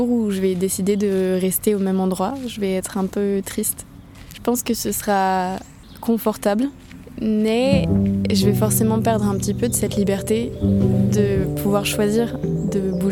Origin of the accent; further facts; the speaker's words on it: Pays de la Loire, France; now in Germany; étant donné que je viens de l'ouest de la France, je viens de Vendée